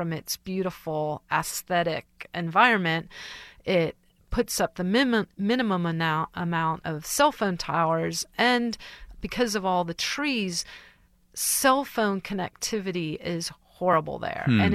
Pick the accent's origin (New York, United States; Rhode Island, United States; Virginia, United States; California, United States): California, United States; Santa Clara; I grew up in Santa Clara.